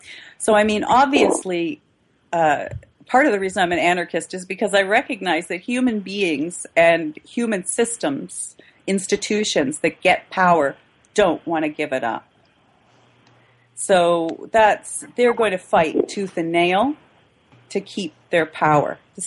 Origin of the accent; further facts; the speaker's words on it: Canada; before Scotland had their referendum, we had two in Canada about Quebec separating.